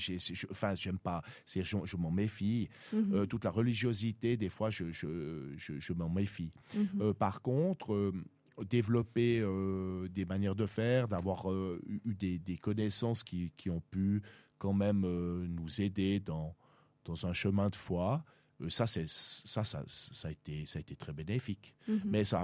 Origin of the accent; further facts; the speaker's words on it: Switzerland; En tant que Suisse, je veux dire, c'est seulement à ce poste-là que vous pouvez vivre ça.